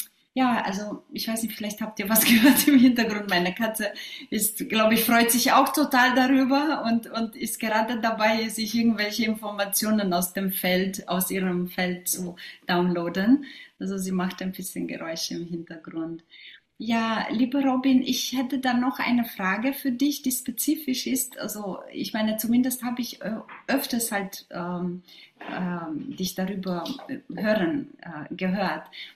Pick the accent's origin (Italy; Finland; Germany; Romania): Romania; born there; German is a second language; ich bin gebürtige Rumänin